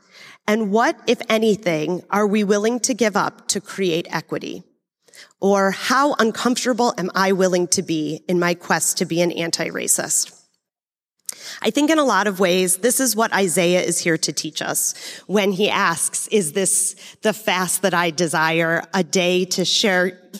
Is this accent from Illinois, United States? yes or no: yes; Naperville, Illinois, United States; I grew up in Naperville, an area that had very few visibly homeless people